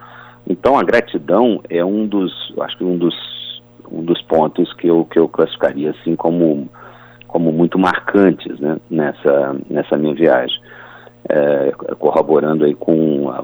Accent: Minas Gerais, Brazil; now in São Paulo, Brazil; Eu sou mineiro, moro em São Paulo há 30 anos

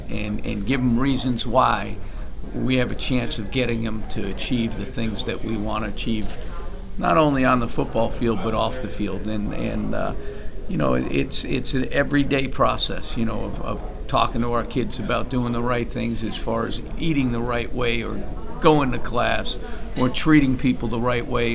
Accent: Staten Island, New York, United States; The only difference is I grew up in Staten Island and played at Wagner

